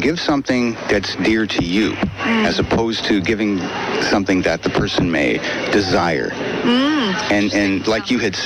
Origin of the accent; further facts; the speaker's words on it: Santa Barbara, California, United States; I'm from Santa Barbara, California.